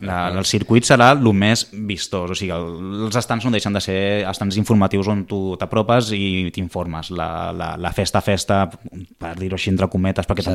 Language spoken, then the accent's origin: Catalan; Banyoles, Catalonia, Spain; jo vinc de Banyoles i són 2 hores d'anada i 2 hores de tornada